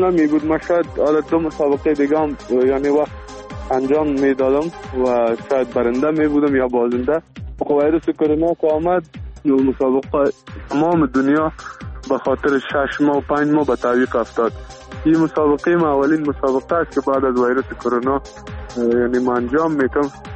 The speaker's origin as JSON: {"language": "Persian", "country": "Afghanistan", "said": "12 کشور اروپایی به اشتراک میکنه که تنها افغانستان یعنی از آسیا ما اشتراک میکنم."}